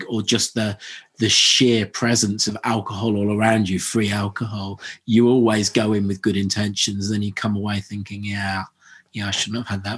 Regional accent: England, United Kingdom; accent: English; moved away as an adult; now in Australia; Whereas once I got to Australia 13 years ago, there's no shaking my English accent.

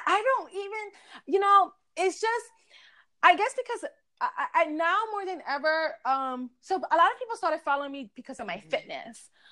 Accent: Bronx, New York, United States; also born or lived in Yonkers; now in Pennsylvania, United States; Born and raised in the Bronx. Lived in Yonkers for a couple of years. Until like when I met Lewis, we stood in Yonkers. And now I am currently living in Pennsylvania.

